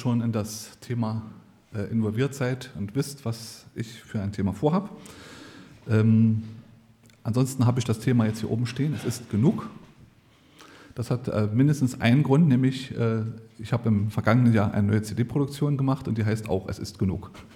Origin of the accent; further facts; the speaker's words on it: Germany; Wir sind ja auch alle Deutsche